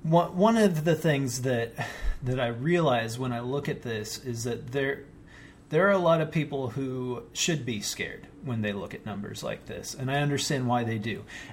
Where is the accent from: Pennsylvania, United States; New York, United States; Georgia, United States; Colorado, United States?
Colorado, United States; And I grew up in Colorado, so very much a West Coast feel, even though we were landlocked.